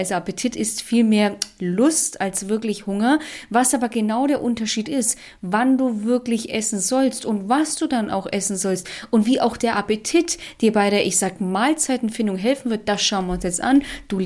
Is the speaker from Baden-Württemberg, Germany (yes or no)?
no; Nuremberg, Bavaria, Germany; ich bin aus Nürnberg